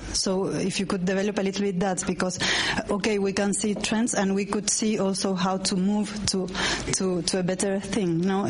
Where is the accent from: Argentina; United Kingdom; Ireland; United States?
Argentina; English is a second language; I am from Argentina.